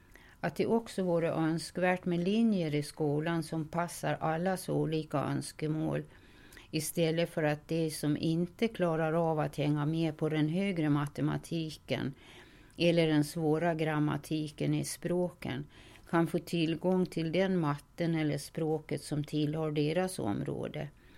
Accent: Slite, Gotland, Sweden; Jag kommer ju från Slite som var Köping. Och där bodde ungefär 2000 personer. Och de flesta arbetade vid cementfabriken.

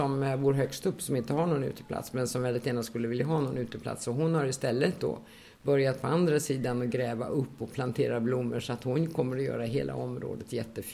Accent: Stockholm, Stockholm County, Sweden; born there; jag är ju född i Stockholm och sen flyttade vi efter runt om i Sverige beroende på var min pappa fick jobb någonstans.

